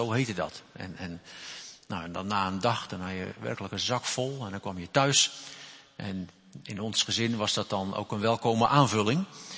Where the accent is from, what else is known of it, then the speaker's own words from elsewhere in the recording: Ridderkerk, South Holland, Netherlands; Ik kom uit de Ridderkerk, mijn oorsprong. En nu is vrijwel alles volgebouwd daar. Maar in mijn jonge jaren waren daar nog heel wat boeren die dan aardappels teelden. Of ook tarwe.